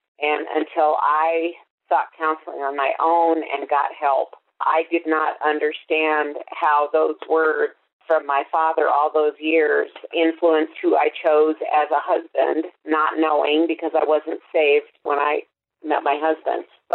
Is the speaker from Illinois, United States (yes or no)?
no; Albuquerque, New Mexico, United States; I'm from Albuquerque, New Mexico.